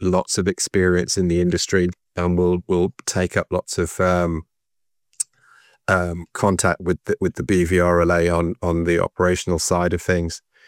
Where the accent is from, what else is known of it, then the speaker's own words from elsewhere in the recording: Dublin, Leinster, Ireland; I grew up in Dublin.